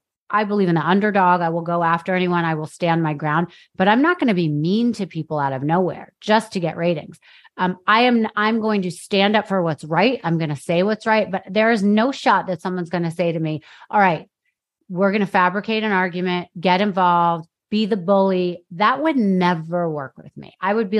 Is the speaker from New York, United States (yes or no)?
yes; New York, United States; I went to private school in New York. I grew up in New York.